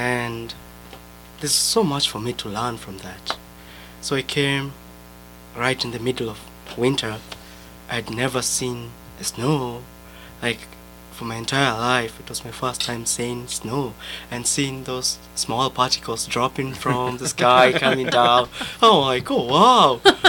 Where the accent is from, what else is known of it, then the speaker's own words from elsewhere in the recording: Kenya; moved away; So originally I come from Kenya